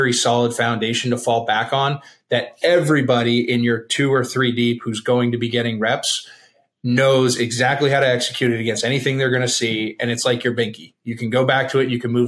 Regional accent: Charlottesville, Virginia, United States; My dad played at Virginia. I grew up in the Charlottesville area.

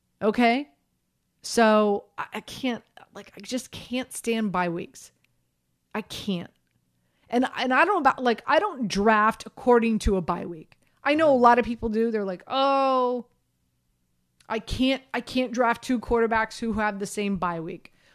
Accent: Miami, Florida, United States; So I grew up in Miami, Florida. And when you grow up in Miami, it's typically, you know, when you vacation, you either go on a boat cruise or you go to Orlando, Florida

